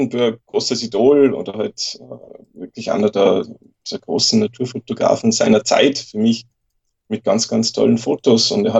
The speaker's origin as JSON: {"language": "German", "region": "Salzburg", "country": "Austria", "tie": "born or raised there", "also_born_or_lived": "Vienna", "said": "bin zurück nach Salzburg in meine Heimat kommen."}